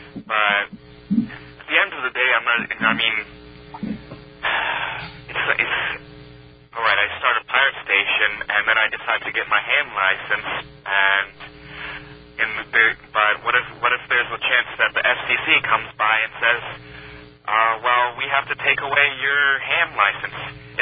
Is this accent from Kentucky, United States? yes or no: no; The Bronx, New York, United States; I mean, I grew up in the Bronx, but I was too young to realize everything that was out there.